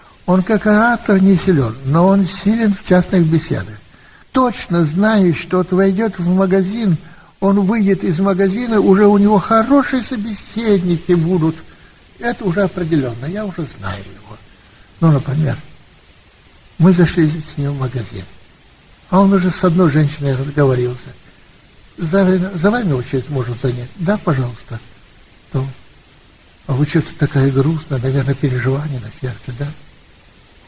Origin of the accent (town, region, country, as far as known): Moldova